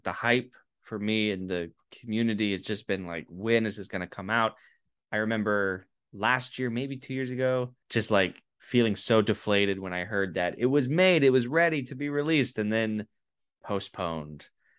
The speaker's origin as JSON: {"language": "English", "country": "United States", "said": "Maybe it's because like me as an American who don't have access to this stuff as much as domestic Japanese audiences"}